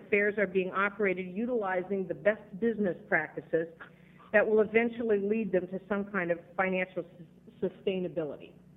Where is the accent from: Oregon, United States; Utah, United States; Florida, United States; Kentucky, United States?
Oregon, United States; Redmond; I grew up in Redmond, Oregon, at the Deschutes County Fair. Friends of mine had 4-H animals.